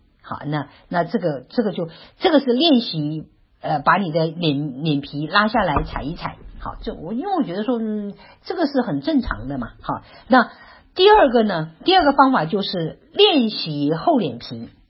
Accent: China; moved away as an adult; now in United States; 我们的同事常常笑话我是中国人，好我的口音嘛，我就说没当然啦，我说当然啦，这个我没有口音才怪呢

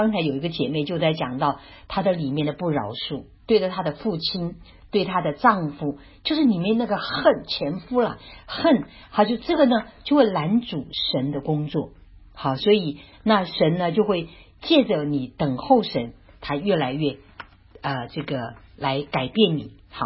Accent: China; 这个是我们因为我们中国人哈，长期的就是被那种这种爸爸

